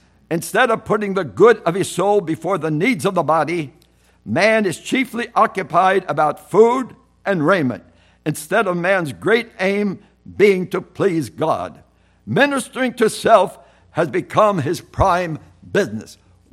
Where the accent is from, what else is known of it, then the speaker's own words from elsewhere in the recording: Pennsylvania, United States; I come from Lancaster County, and that's a tourist area